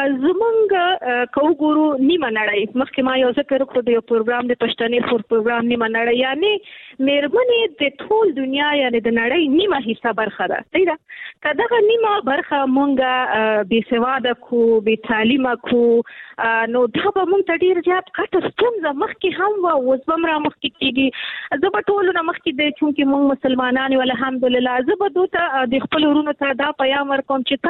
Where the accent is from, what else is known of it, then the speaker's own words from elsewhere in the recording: Nangarhar, Afghanistan; زه د ننګرهار یم،